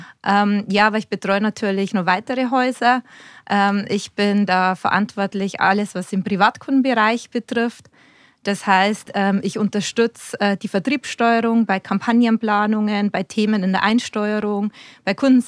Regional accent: Bavaria, Germany; accent: rolled R; Ich komme aus der Oberpfalz, also aus Bayern. Zwar genauer gesagt Landkreis Amberg-Sulzbach, das ist zwischen Nürnberg und Regensburg, deshalb auch das rollende R.

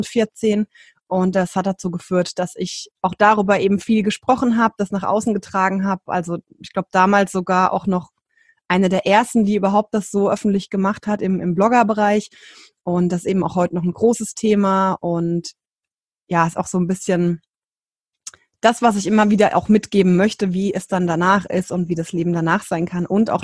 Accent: Rhine-Main area, Germany; jetzt aktuell 37 und ich komme aus dem Rhein-Main-Gebiet in Deutschland

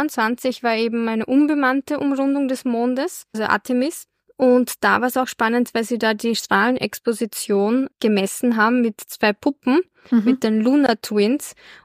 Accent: Austria; bei uns in Österreich kriegt man 3 Millisievert pro Jahr.

